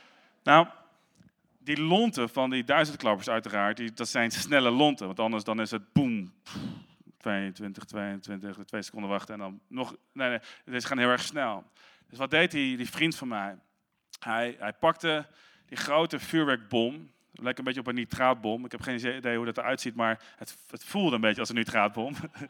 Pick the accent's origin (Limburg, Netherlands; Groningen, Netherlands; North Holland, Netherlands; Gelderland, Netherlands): Gelderland, Netherlands; Westervoort; born there; Ik ben geboren in de Arnhem, in Westvoort.